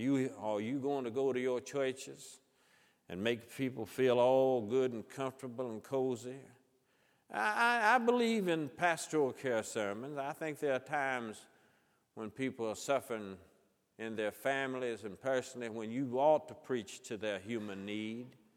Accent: Georgia, United States; And the paradox to me growing up in South Georgia is we were called the Bible Belt.

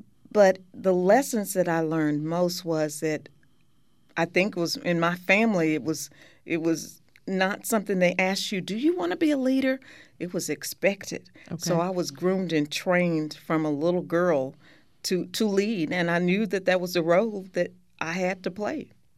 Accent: Midway, Texas, United States; I grew up in a small town, small community, Midway, Texas, 350 people.

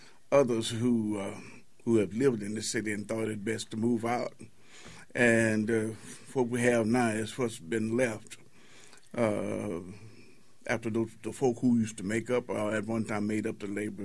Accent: Waco, Texas, United States; I didn't grow up in East Waco. I grew up in North Waco until I was like 16 years old.

